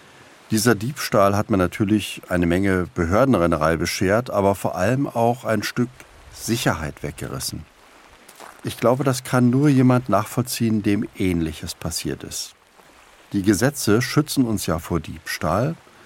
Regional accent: Germany; Ich komme ja aus der DDR, also bin ja kommunistisch aufgewachsen, das kann man so sagen.

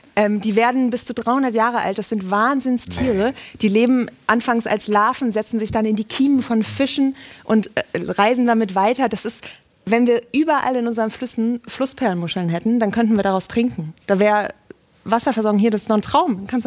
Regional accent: Rhineland, Germany; ich bin Rheinländerin.

